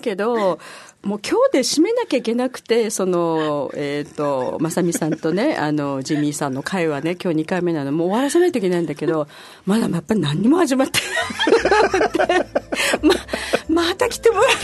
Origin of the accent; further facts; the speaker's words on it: Okinawa, Japan; 私たちは沖縄の人間だから沖縄で沖縄でと思うけど